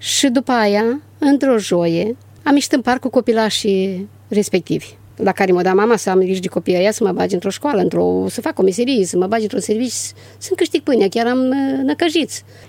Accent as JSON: {"language": "Romanian", "town": "Iazlovăț", "region": "Suceava County", "country": "Romania", "tie": "born or raised there", "said": "Eu nu zici din Suceava, dar eram așa ca o, cum să vă spun, speriată. Dacă n-am vorbit niciodată cu un băiat, fată de la țară"}